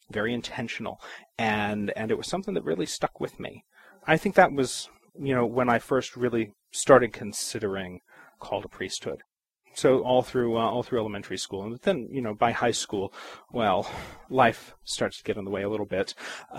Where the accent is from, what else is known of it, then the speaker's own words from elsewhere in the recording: Oak Hill, West Virginia, United States; So, I'm from Oak Hill. It's a great place to be from, you know, Southern West Virginia. It's beautiful. It's a good place to call home.